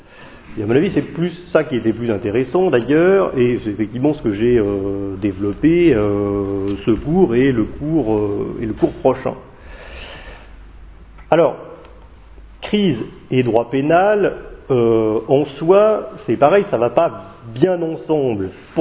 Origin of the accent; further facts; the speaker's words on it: Saint-Étienne, Auvergne-Rhône-Alpes, France; Moi je ne viens pas de Lyon, je viens de Saint-Étienne